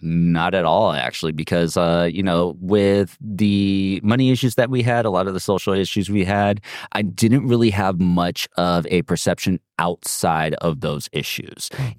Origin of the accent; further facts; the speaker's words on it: California, United States; Essentially pretty much all from Southern California, although I moved around a lot. I was from Long Beach, San Pedro, Torrance, Chula Vista, Imperial Beach, San Isidro.